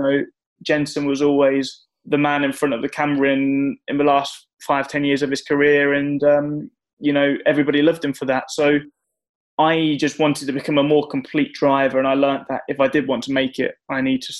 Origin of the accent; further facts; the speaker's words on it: King's Lynn, East of England, United Kingdom; moved away as an adult; now in Milton Keynes, United Kingdom; I was born in King's Lynn, which is where Martin Brundle lives now. So I spent my first 16 years there. And when I was 18 years old, I moved out to... Well, I moved to Milton Keynes